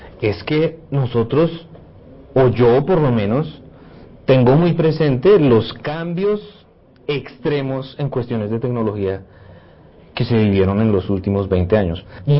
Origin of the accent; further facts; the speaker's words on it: Bogotá, Colombia; Nací en Bogotá el 17 de mayo de 1990. Viví prácticamente toda mi vida en Bogotá, aunque siempre tuve conexiones muy fuertes con otras regiones del país de donde provienen la familia de mis padres. Por parte paterna, de la costa Caribe, específicamente de Barranquilla